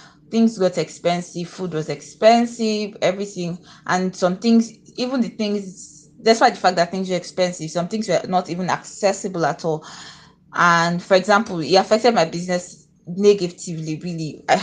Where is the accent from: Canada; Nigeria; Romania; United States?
Nigeria; Akwa Ibom; I'm from Akwa Ibom State in Nigeria, and I'm a real estate analyst.